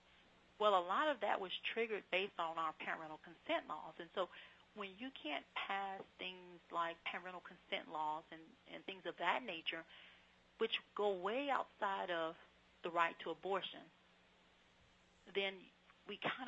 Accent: Louisiana, United States; incident in our state where we found out in Shreveport, a clinic about an hour and a half away from my hometown

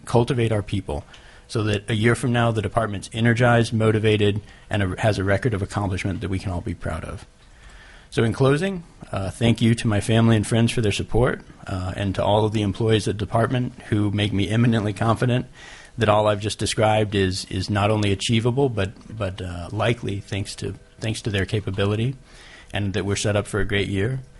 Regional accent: Anchorage, Alaska, United States; I grew up in Anchorage, Alaska. I've lived there almost all my life, aside from going outside for both college and law school

